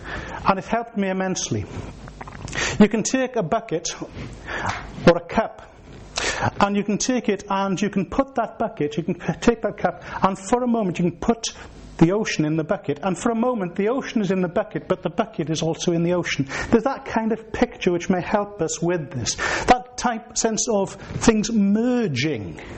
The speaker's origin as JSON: {"language": "English", "region": "Wales", "country": "United Kingdom", "said": "as a Welshman, not just a Welshman, but as someone from South Wales who lived on the Gower, summer holidays would frequently be down on the Gower beaches."}